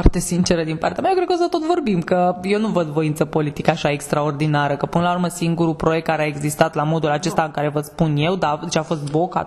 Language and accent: Romanian; Bucharest, Romania; sunt bucureșteancă